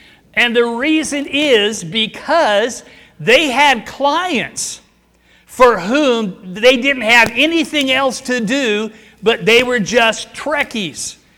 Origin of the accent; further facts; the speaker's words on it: Oregon, United States; And since I'm from Oregon, I'd always look and see what it said about Oregon.